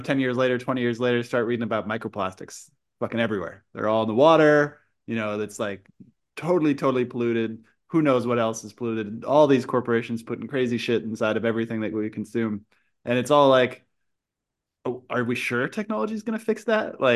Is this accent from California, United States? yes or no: yes; California, United States; when I was growing up in Silicon Valley, the dominant theology, I'd say, is